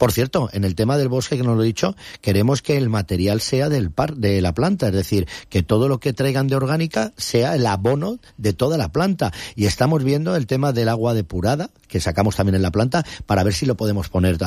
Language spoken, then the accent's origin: Spanish; Benidorm, Valencian Community, Spain; el primero que lo digo soy yo, que soy de Benidorm